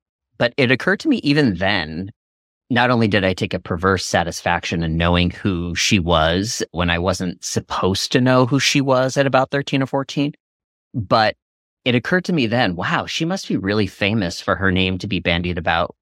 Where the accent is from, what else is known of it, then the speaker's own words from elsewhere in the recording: East Coast, United States; I went to Emerson College in Boston. I grew up on the East Coast, and I went to school for print journalism in the early 2000s